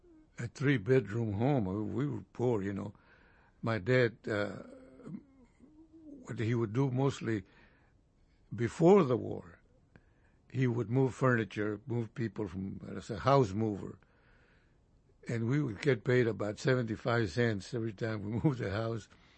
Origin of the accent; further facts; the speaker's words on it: Laredo, Texas, United States; first language Spanish; English is a second language; moved away as an adult; I didn't speak English that I practically left San Antonio. I mean, left Laredo. Because even in school, we spoke Spanish. The teachers were all Mexican.